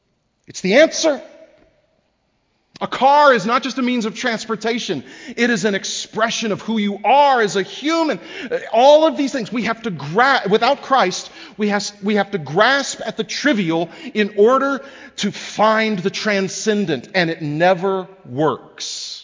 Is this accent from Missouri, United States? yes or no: no; Texas, United States; Now, I grew up in Texas, and every summer when I was a kid, my family and I would go on this trip out to Kerrville, Texas in West Texas with a group of families from our church.